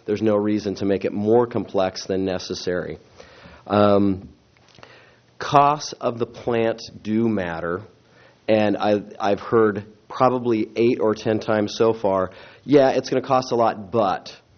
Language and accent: English; Morro Bay, California, United States; I was born and raised in Morro Bay. I've lived here for 46 years.